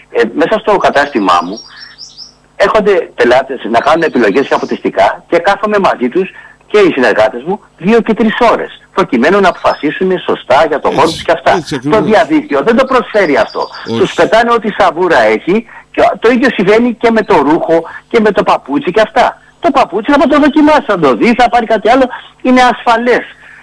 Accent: Kefalonia, Ionian Islands, Greece; γιατί και εγώ καταναλωτής είμαι Κεφαλονίτης.

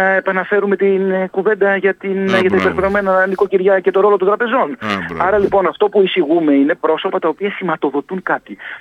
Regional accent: Kefalonia, Ionian Islands, Greece; είπα ότι θέλω να εκπροσωπήσω την πατρίδα μου, το νησί μου, τους Κεφαλονίτες, Κεφαλονίτισες. Και θα είμαι πάντα δίπλα τους και νιώθω Κεφαλονίτης

